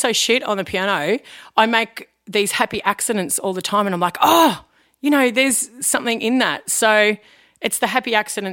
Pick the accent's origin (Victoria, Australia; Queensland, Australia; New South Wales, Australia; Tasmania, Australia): Victoria, Australia; Wangaratta; Pretty much was. I'm from Wangaratta, so there's no doubt that's what it was.